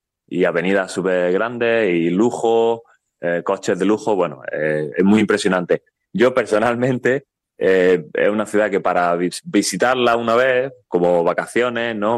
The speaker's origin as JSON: {"language": "Spanish", "town": "Granada", "region": "Andalusia", "country": "Spain", "said": "yo soy de Granada y bueno, tenemos la Sierra Nevada cerca, tenemos la naturaleza cerca"}